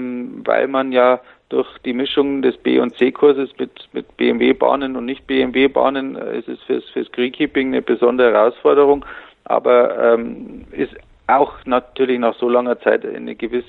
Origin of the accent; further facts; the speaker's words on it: Erding, Bavaria, Germany; Ich bin nämlich Erdinger und okay. ich bin in Erding-Grünbach groß geworden